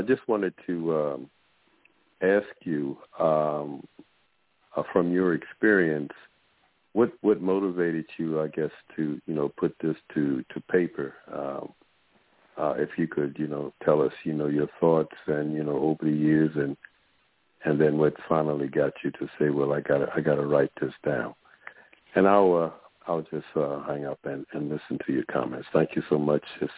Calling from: Baltimore, Maryland, United States; currently I'm calling from Baltimore, Maryland.

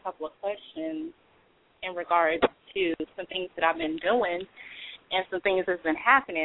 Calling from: Atlanta, Georgia, United States; I'm calling from Atlanta.

